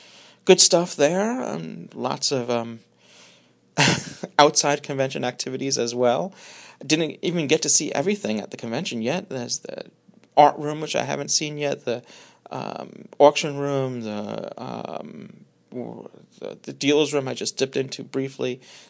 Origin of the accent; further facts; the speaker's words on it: Northeast, United States; I'm from the Northeast, so that's...